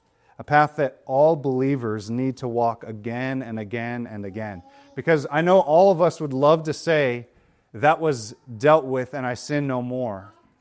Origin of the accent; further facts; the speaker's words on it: San Diego, California, United States; I grew up in San Diego, California, and when I was a young believer, a teenager